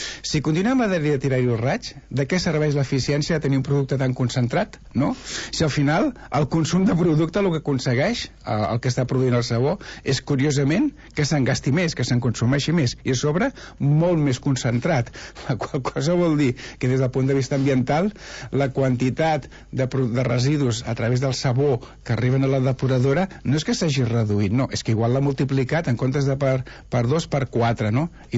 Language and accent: Catalan; Catalonia, Spain; jo sé que soc del Penedès